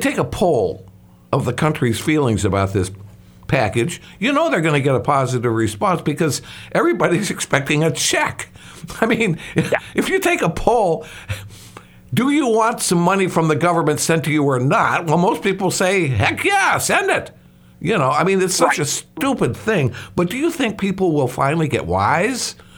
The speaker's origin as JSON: {"language": "English", "region": "Illinois", "country": "United States", "said": "And I know I come from Illinois, where that's probably the worst case if you want to look at pension troubles."}